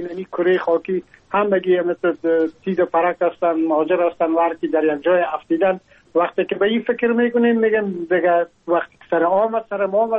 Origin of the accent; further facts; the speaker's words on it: Afghanistan; now in France; از افغانستان بر آمدم و تقریبا این از 3 سال میشه که ما در فرانسه زندگی میکنم